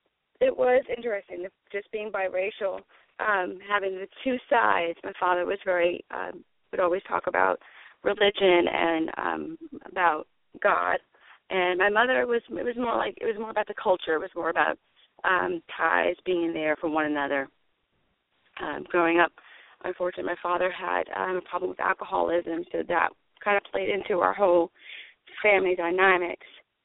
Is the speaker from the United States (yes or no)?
yes; New York, United States; Well, I grew up in New York. And my father was Jewish and my mother was Puerto Rican.